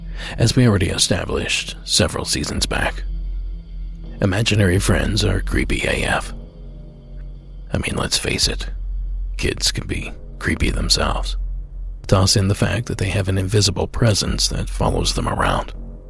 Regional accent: Coshocton, Ohio, United States; August 24th at Shelby Theaters near my hometown in Coshocton, Ohio.

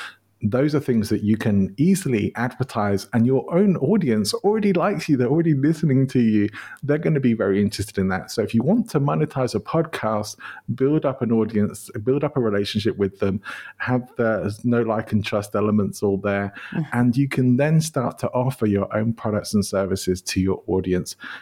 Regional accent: England, United Kingdom; now in Spain; my home country, even though I did move to live in Spain, but I do still love going back to England.

